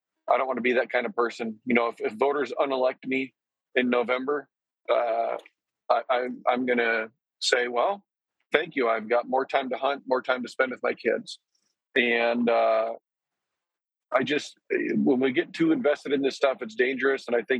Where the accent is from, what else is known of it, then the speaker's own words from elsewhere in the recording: Decorah, Iowa, United States; Northeast Iowa, I'm from Decorah, kind of the heart of that Obama-Trump country.